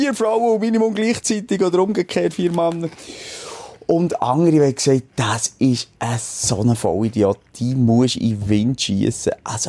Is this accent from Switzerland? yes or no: yes; Bern, Switzerland; Ein Meeting, wo wir als Berner auf Zürich fahren.